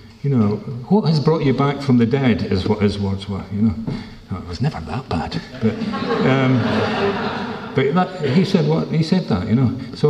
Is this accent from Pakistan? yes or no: no; Scotland, United Kingdom; Originally, I'm from Scotland, from near Edinburgh.